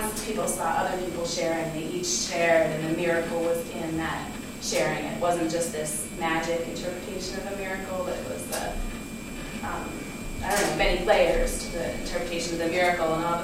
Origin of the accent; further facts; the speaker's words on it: East Coast, United States; and I'm from the East Coast, and so fall is very different here than, you know, no maple trees really